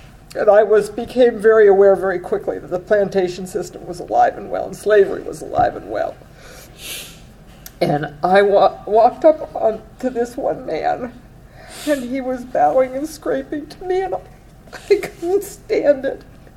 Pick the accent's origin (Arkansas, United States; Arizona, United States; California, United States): California, United States; Los Angeles; I'm from Los Angeles.